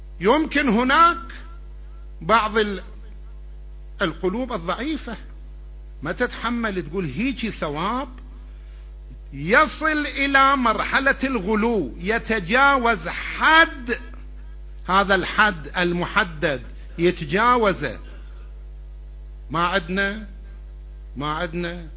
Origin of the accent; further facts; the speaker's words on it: Karbala, Karbala Governorate, Iraq; يا جماعة انا ابن كربلاء، انا ابن العراق ابا عن جد